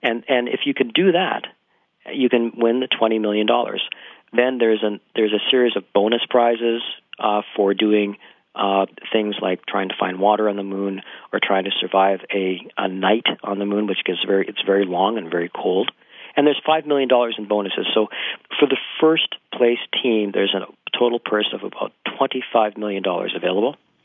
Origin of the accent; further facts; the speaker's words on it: Canada; I'm a Canadian, by the way.